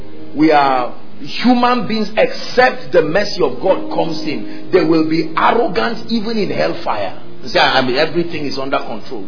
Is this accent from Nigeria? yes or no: yes; Middle Belt, Nigeria; I come from the Middle Belt, what you call the North.